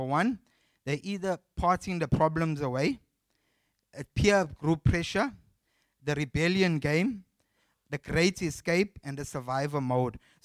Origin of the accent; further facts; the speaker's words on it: Sydenham, London, United Kingdom; I grew up in Sydenham. In a block of flats called Sydenham Heights.